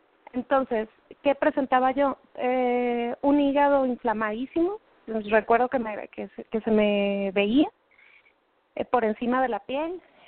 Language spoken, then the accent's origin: Spanish; Culiacán, Sinaloa, Mexico; Yo tengo 32 años, soy de Culiacán, Sinaloa.